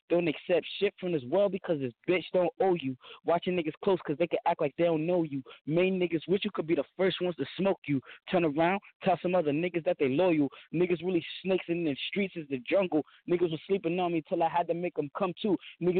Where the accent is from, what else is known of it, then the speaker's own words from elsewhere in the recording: Lebanon, Pennsylvania, United States; Right now, I'm from Lebanon, PA. Lebanon, Pennsylvania, you know. Not really a big city.